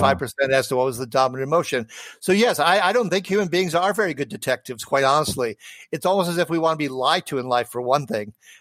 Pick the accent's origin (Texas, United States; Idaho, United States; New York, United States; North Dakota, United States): North Dakota, United States; born there; He also mm-hmm. spent some time in my home state. I was born in North Dakota.